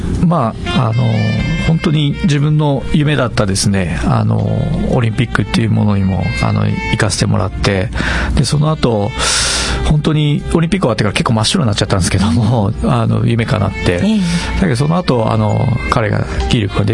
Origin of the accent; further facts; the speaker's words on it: Okazaki, Aichi, Japan; この地元の岡崎の